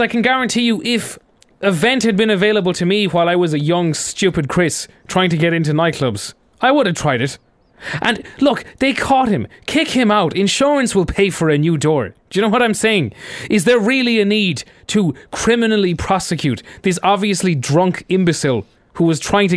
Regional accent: Ireland; As Irish people, Australia has gotten a lot stricter on deporting people who get criminal records.

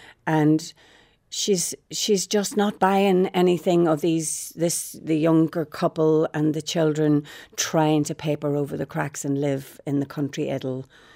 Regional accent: Derry, Northern Ireland, United Kingdom; North. I'm from the North. I'm from Derry.

